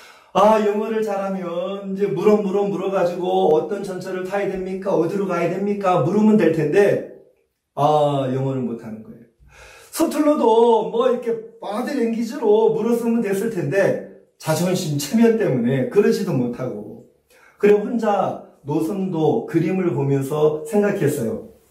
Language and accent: Korean; South Korea; 어느 나라 사람이냐고 뭐 이제 뭐 그 정도는 코리아에서 코리아